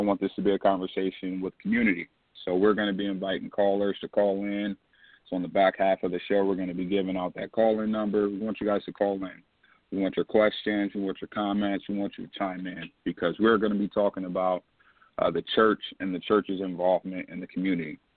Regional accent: Detroit, Michigan, United States; Growing up in Detroit, there's probably a church on every other corner, man.

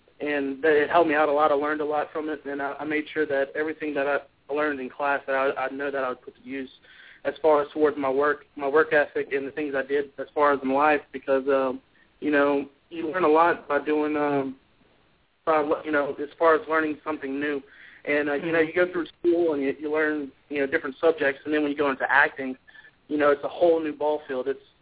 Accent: Louisiana, United States; Growing up in Louisiana, you kind of grow up to be kind of, you know, wild and have fun

